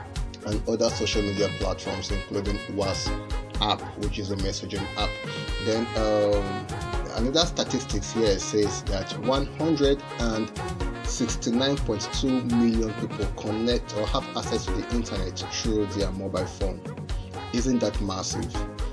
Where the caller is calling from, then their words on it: Port Harcourt, Rivers, Nigeria; By the way, I am reaching you from the Garden City, Port Harcourt of Nigeria.